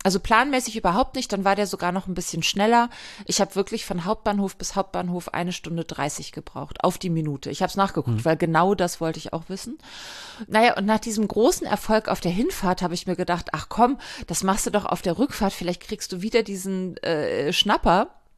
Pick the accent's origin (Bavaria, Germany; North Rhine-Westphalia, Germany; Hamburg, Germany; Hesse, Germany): Hamburg, Germany; in Hamburg ist es so, meine Heimatstadt